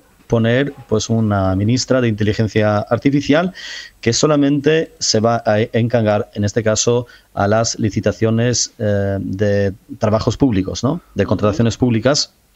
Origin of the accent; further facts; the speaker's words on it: Albania; Spanish is a second language; puedo hablar perfectamente bien español, pero yo soy albanés, sí, he nacido en Albania.